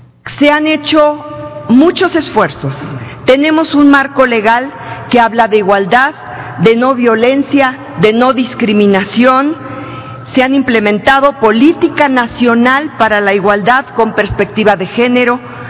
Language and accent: Spanish; Puebla, Mexico; de donde soy originaria, del estado de Puebla.